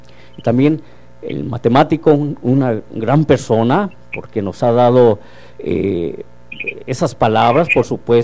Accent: Ciudad Guzmán, Jalisco, Mexico; Yo soy de Ciudad Guzmán y en aquel tiempo había una arena

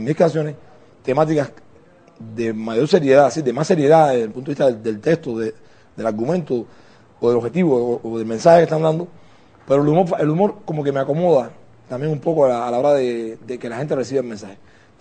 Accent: Cuba; para nosotros mismos como cubanos que somos

